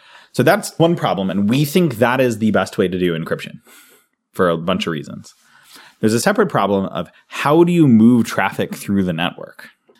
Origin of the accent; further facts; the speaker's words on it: United States; Again, we're American, so.